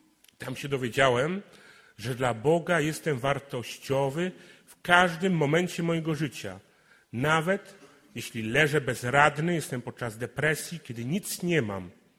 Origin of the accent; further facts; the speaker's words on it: Mogilno, Lesser Poland, Poland; Przyjechałem do Was z Mogilna, to jest taka mała wioska koło Nowego Sącza.